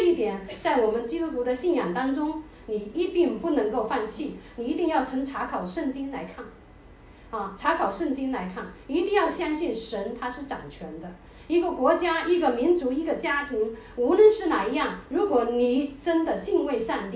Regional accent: China; 我们中国人呢，就是五福临门吧

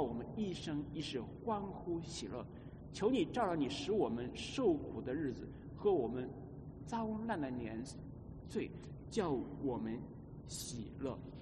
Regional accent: Hunan, China; also born or lived in Shenzhen / United States; now in Canada; 我从小是在一个湖南的小山村里长，农村里面出来的。我们去了外面读书，我去了深圳，从深圳来到美国读书，在美国工作，又移民加拿大，在加拿大定居

